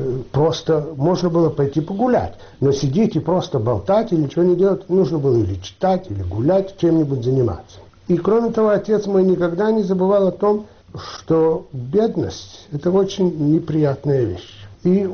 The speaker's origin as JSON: {"language": "Russian", "region": "Kyiv", "country": "Ukraine", "tie": "born there", "said": "Я родился в Киеве. Все дети родились в Киеве."}